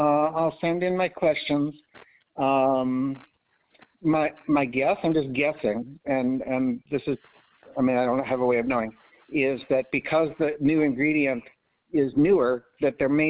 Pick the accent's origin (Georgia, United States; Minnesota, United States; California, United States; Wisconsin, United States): Wisconsin, United States; now in Rhode Island, United States; I made a move from Wisconsin originally to Rhode Island, which was a nice move